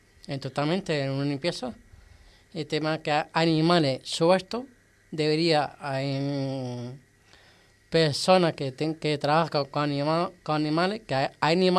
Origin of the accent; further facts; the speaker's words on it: Las Palmas de Gran Canaria, Canary Islands, Spain; vino aquí a la en la Palma de Gran Canaria, de mi tierra